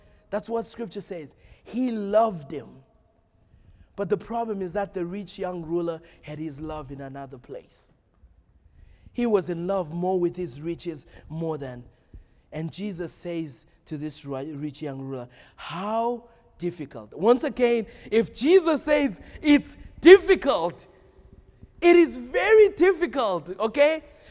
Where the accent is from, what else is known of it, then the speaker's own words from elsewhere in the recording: United States; And I'm no longer exempt because I'm an American.